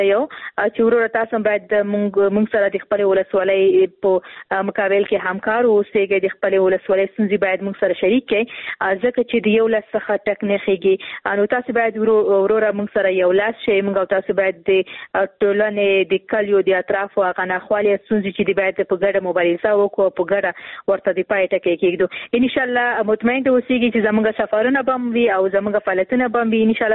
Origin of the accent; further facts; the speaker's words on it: Khost, Afghanistan; زه هم د خوست یم